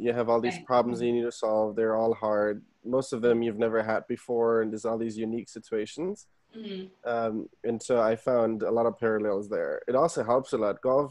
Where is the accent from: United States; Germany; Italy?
Germany; So I was born and raised in Germany.